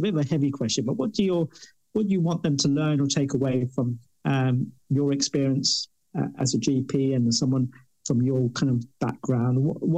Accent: London, United Kingdom; I'm from Cot Fosters in North London.

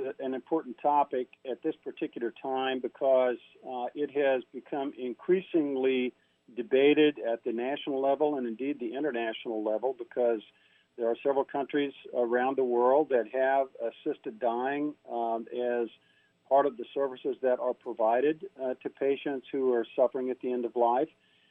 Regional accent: Moberly, Missouri, United States; As I entered practice in 1980 in my hometown of Moberly, Missouri, I practiced general internal medicine

